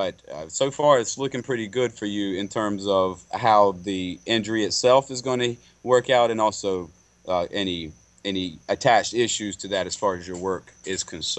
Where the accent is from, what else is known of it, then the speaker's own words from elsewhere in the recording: North Carolina, United States; Now, I have a caller from my home state, the Tar Heel State of North Carolina.